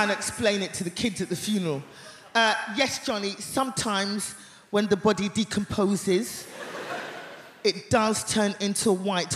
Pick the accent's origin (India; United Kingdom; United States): United Kingdom; Hackney, London; And I was like, guy, oi, I'm from Hackney, get out of here.